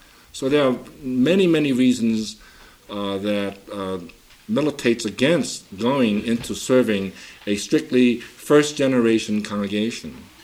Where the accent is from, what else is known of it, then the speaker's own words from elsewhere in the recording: United States; In my case, for instance, as an American-born person, having been trained, reared, and educated in this country now